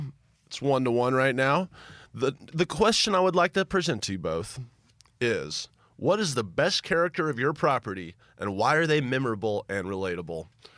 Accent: Memphis, Tennessee, United States; I remember being a little boy, growing up in Memphis, Tennessee

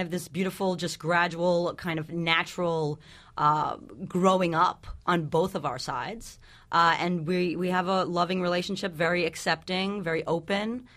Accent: Queens, New York, United States; Well, I moved into – I was from Queens, and I moved into the West Village.

